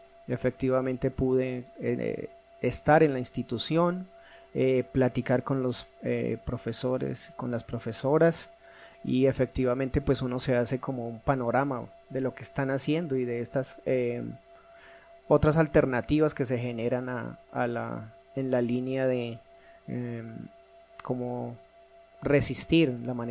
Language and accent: Spanish; Colombia; soy colombiano. Actualmente estoy estudiando una maestría que me ha exigido salir de mi territorio.